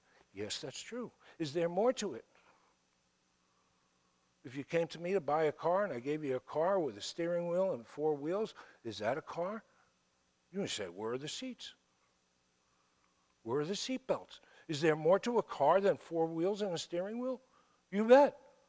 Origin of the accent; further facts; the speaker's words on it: New York, United States; You know, I'm from New York. I can't keep my mouth shut.